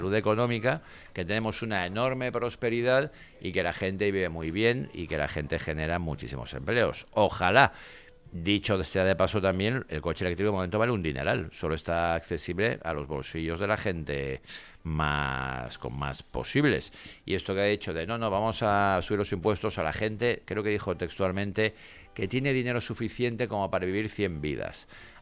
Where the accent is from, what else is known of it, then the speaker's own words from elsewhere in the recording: Andorra; ojalá en mi país, en Andorra también hay cantidad de cochazo.